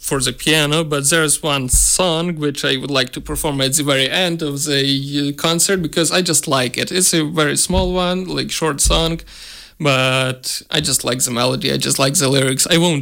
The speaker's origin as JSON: {"language": "English", "country": "Ukraine", "said": "Everybody's so kind when they hear I'm from Ukraine."}